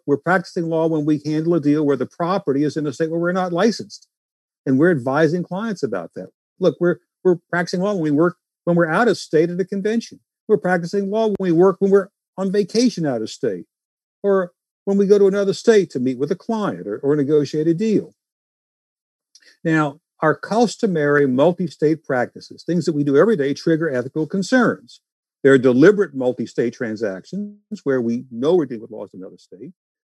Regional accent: Louisiana, United States; Look, I was born and raised in Louisiana, although I really talk fast for a Southerner.

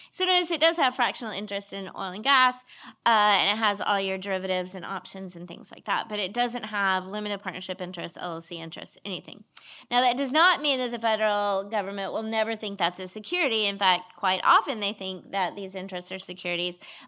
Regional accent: Lubbock, Texas, United States; I am a Texan. I am from Lubbock. And I went to school here and practiced law here.

